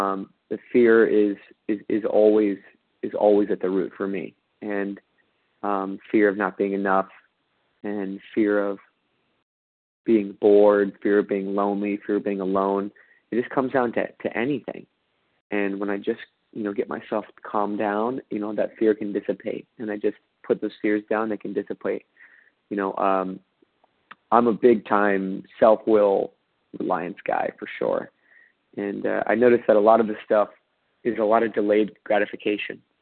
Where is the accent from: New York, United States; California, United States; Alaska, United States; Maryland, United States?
California, United States; Los Angeles; I'm from Los Angeles.